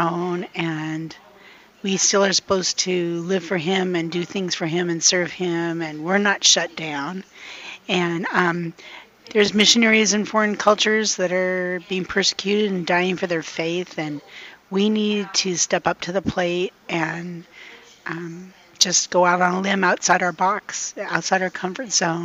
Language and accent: English; Washington, United States; I'm 64 years old, and I'm in this ministry now. I didn't ever consider myself a writer, really, but I grew up on Horse Ranch in Washington.